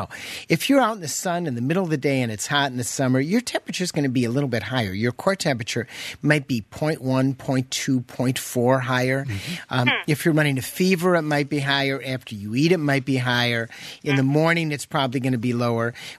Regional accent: Chicago, Illinois, United States; It's my first language, but the real problem is I'm from Chicago. I mean, I was born and bred in Chicago. And, you know, we talk differently in the Windy City

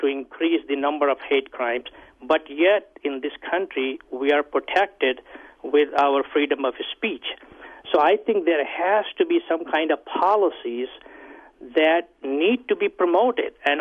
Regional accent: India; now in United States; I came from India over 30 years ago, and I gave my citizenship

